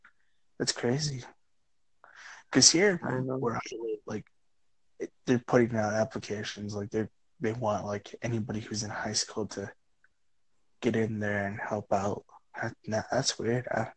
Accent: Texas, United States

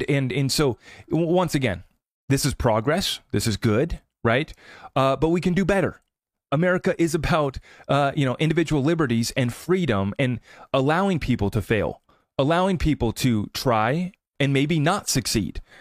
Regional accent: United States; To me, it offends me as an American, right?

